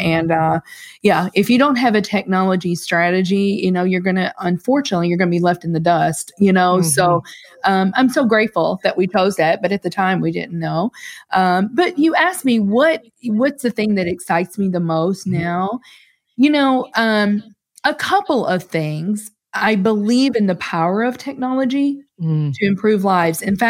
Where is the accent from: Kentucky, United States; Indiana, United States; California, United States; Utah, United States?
Kentucky, United States; we're originally from Kentucky.